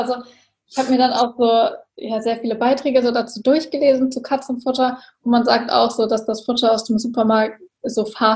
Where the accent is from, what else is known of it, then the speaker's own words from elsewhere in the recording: Hamburg, Germany; Also ich komme aus der Nähe von Hamburg.